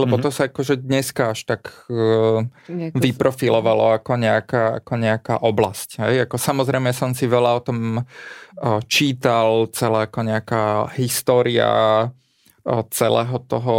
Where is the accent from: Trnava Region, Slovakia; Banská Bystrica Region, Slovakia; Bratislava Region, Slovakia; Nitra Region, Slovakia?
Nitra Region, Slovakia; Topoľčany; Ja som vyrastal v Topolčanoch.